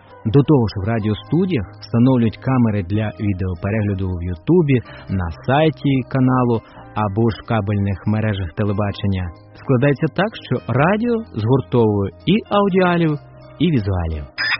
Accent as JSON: {"language": "Ukrainian", "town": "Kharkiv", "region": "Kharkiv Oblast", "country": "Ukraine", "said": "Я, як харків'янин, тішуся, що перша україномовна радіостанція почала своє мовлення саме в Харкові"}